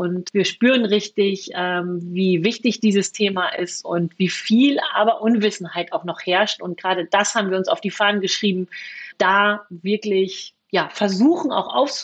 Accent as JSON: {"language": "German", "region": "Lower Saxony", "country": "Germany", "said": "wie man bei uns im Emsland so schön sagt"}